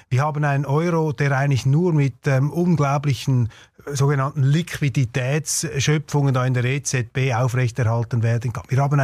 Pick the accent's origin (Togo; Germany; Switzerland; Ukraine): Switzerland; ich kann nur hoffen, auch als Schweizer, weil natürlich Deutschland ist der Wirtschaftsmotor.